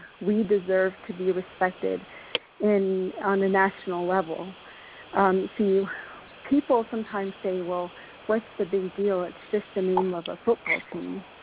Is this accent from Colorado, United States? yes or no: no; Big Mountain, Arizona, United States; I am from Big Mountain.